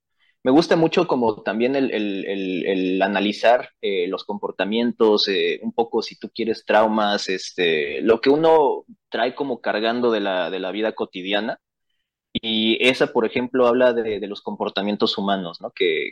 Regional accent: Mexico; esta parte que tenemos que realizar uno como mexicano

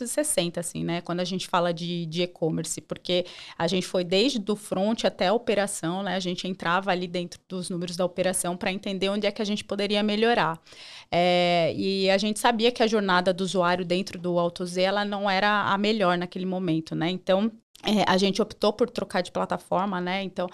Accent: Sorocaba, São Paulo, Brazil; eu já trabalhava num grupo de concessionárias lá da minha cidade, que é Sorocaba.

